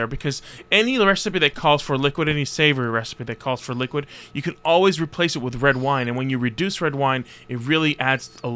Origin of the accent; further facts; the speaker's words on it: New York, United States; You know, because I'm from New York, I said, you know, I want to do a special book signing